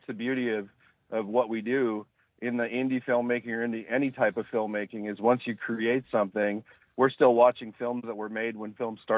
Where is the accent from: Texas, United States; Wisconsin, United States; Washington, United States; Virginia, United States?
Wisconsin, United States; Oshkosh; I grew up in Oshkosh. So okay. I guess we kind of call ourselves Northeast Wisconsin.